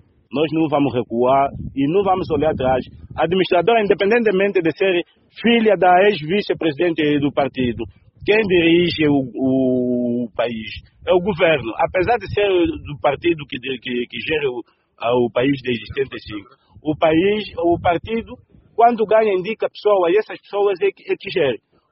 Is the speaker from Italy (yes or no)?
no; Angola; E nós, enquanto angolanos, nunca vamos aceitar isso.